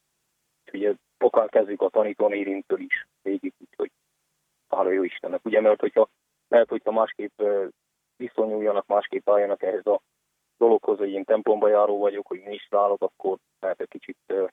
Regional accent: Miercurea Ciuc, Harghita, Romania; munka lehetősége ugye a Csíkszeredában volt, és oda költöztünk. Gyermekként is én jó részt ugye ott nőttem föl, viszont a falutól sosem szakadtam

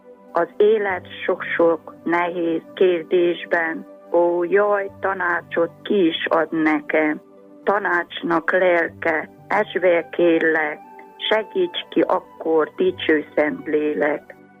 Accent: Miercurea Ciuc, Harghita, Romania; Szeredából vagyok

